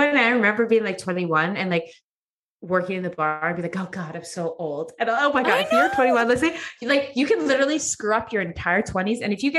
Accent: Edmonton, Alberta, Canada; also born or lived in Vancouver / Toronto; I grew up in Edmonton, which is very much like married, have kids, settle down in your lifetime job by 25. And when I moved to Vancouver and Toronto, everyone's single at 35.

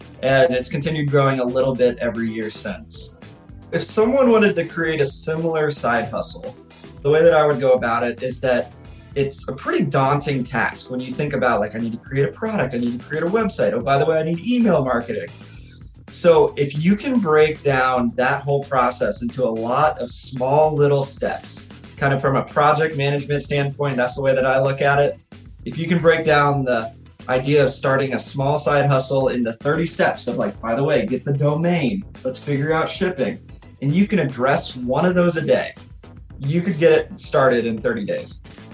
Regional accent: Alaska, United States; And being a hockey player growing up in Alaska, I was always interested in the concept of warmer hockey gear for playing outside.

